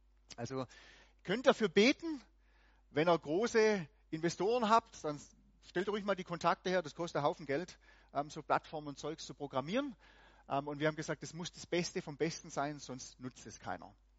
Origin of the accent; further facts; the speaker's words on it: Baden-Württemberg, Germany; Ich bin aus dem Hohenlohe-Kreis. Und wir haben schon an verschiedenen Plätzen gewohnt. Und im Moment wohnen wir wieder in Süddeutschland.